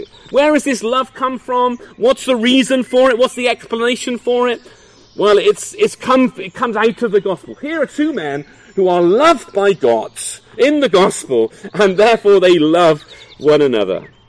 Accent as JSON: {"language": "English", "region": "England", "country": "United Kingdom", "said": "Now, we're reserved English people, at least most of us are."}